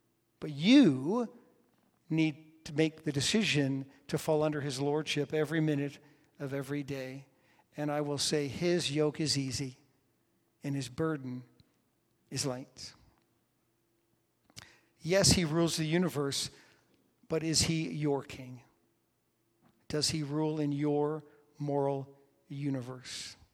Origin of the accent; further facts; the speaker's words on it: Canada; "Hey, everybody, I'm from Canada," and I pointed to the little spot in Canada where I live